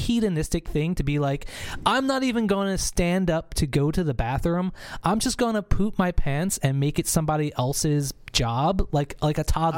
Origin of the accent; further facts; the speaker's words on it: Philadelphia, Pennsylvania, United States; which is located in Philadelphia, PA, my hometown.